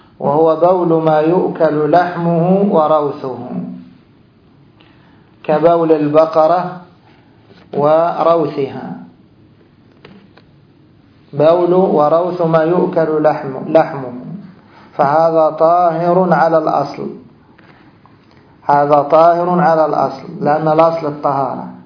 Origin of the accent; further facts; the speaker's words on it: Egypt; الجبن القديم كما عندنا في مصر يضعونه في آنية فخارية